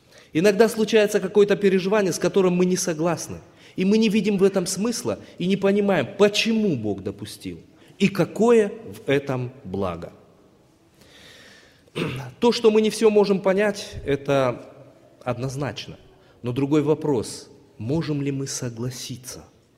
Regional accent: Ossetia, Russia; И вот он узнает, что я, тоже родом из Осетии, вызывает, мы с ним поговорили немножко так вот.

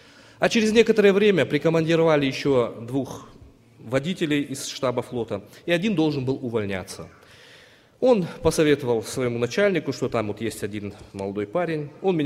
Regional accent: Ossetia, Russia; И вот он узнает, что я, тоже родом из Осетии, вызывает, мы с ним поговорили немножко так вот.

